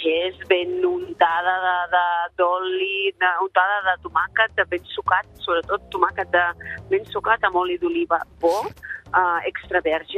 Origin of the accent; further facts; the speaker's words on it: Vilanova i la Geltrú, Catalonia, Spain; Jo soc de Vilanova i la Geltrú i tenim un dels ports pesquers més importants en gambes.